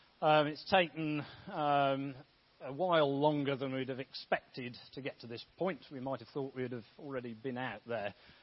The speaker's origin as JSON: {"language": "English", "town": "Bromsgrove", "region": "West Midlands", "country": "United Kingdom", "tie": "born or raised there", "said": "Bromsgrove is my hometown. I've been here for nearly 39 years, and Grace Church is my home church."}